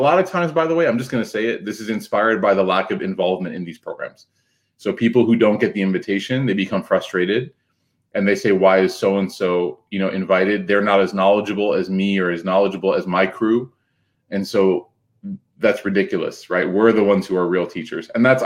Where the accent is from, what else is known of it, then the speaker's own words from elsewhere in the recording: Chicago, Illinois, United States; I'm a product of a lot of those sessions as a youngster, you know, growing up in Chicago, it snows in our backyard.